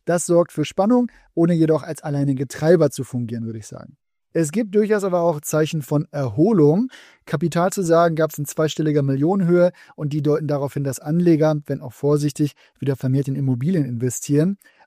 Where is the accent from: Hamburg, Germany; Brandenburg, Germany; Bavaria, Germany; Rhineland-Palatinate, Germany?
Hamburg, Germany